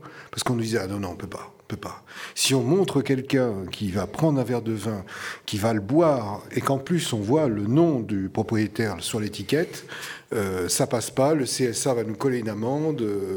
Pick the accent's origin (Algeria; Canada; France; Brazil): France; Bourgogne-Franche-Comté; Moi, je suis originaire du Morvan. On est un pays froid et les colères montent doucement.